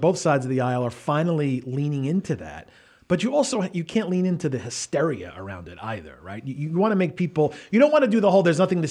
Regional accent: Bay Ridge, New York, United States; I grew up in Bay Ridge where I still live, and I own a home with my wife.

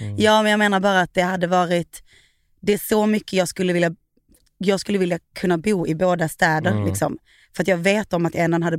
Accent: Gothenburg, Västra Götaland County, Sweden; säg inte det här till de där hemma i Göteborg

